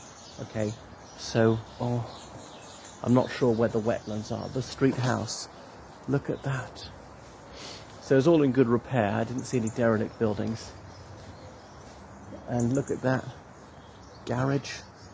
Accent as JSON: {"language": "English", "country": "Ireland", "lives_now": "Bolney, United Kingdom", "said": "from Ireland. Here I'm in Bolney, this village in Sussex."}